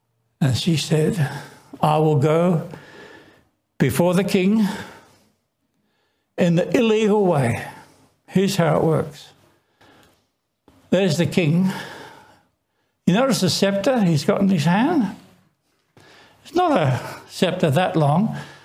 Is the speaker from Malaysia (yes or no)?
yes; Penang, Malaysia; I grew up in Malaysia, Penang. My dad was a doctor at the hospital.